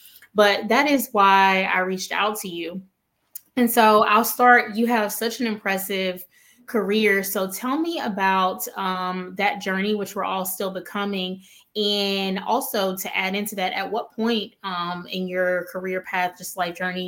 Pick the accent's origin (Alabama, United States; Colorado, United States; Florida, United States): Alabama, United States; Mobile; also born or lived in New Orleans; And, you know, living in New Orleans, because I'm from Mobile, same, like, very similar culture.